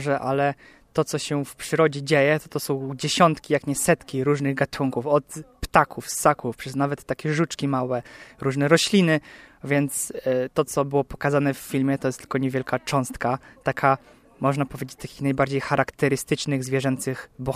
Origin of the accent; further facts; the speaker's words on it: Wrocław, Lower Silesian Voivodeship, Poland; jestem z Wrocławia, jest ich niewiele